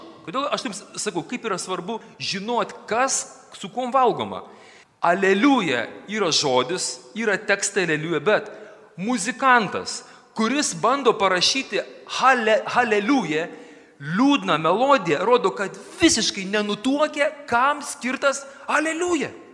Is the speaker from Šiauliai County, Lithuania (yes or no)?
yes; Šiauliai, Šiauliai County, Lithuania; aš matau, esu iš Šiaulių